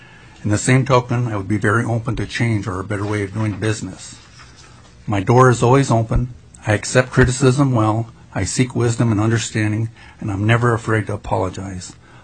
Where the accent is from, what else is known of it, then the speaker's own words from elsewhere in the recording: Cantwell, Alaska, United States; I grew up in Cantwell. I was brought up in two worlds, so to speak, a traditional Alaska Native home and the Western culture.